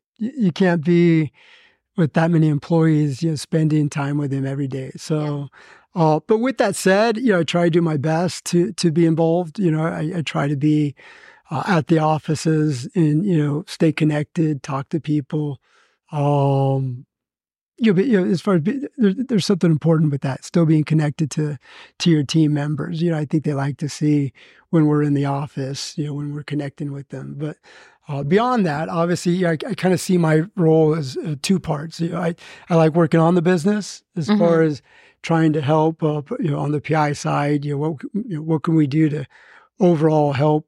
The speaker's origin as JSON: {"language": "English", "town": "Reno", "region": "Nevada", "country": "United States", "tie": "born or raised there", "said": "Alex and I grew up in Reno, Nevada."}